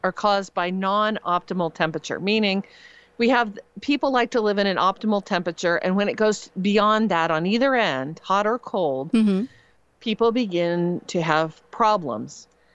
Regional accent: Ohio, United States; I was born and raised in Ohio

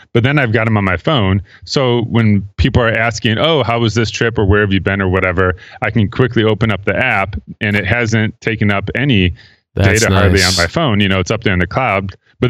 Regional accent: Illinois, United States; I grew up near Chicago, so I love Chicago. It's kind of my home away from home.

